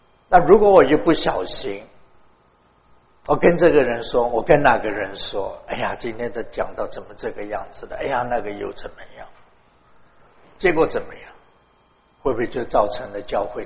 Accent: China; 特别是我们中国人，我们做传道人的、做牧师的，也会蛮喜欢收集不同的学位

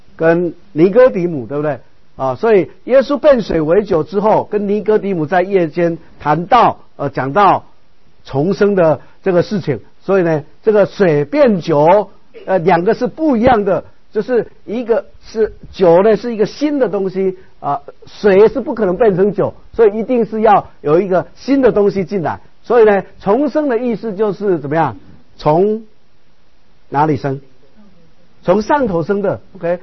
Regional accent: Taiwan; 我们台湾人很多都说要去改运哦

